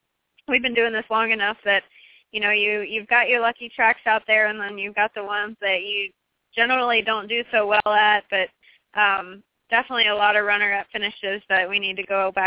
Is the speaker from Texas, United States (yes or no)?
yes; Texas, United States; So being that that's in my home state, I'd like to do well there.